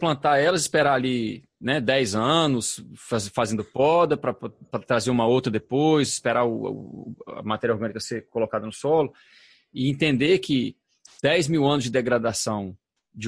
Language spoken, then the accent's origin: Portuguese; Brasília, Federal District, Brazil; Porque eu cresci em Brasília, né? E a gente tinha matas ciliares e o cerrado.